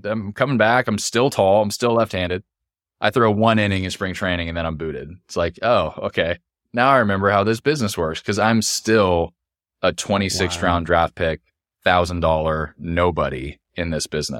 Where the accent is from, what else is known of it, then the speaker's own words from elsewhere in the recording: California, United States; Even though growing up in Southern California, it is extremely competitive, I still had that confidence coming in.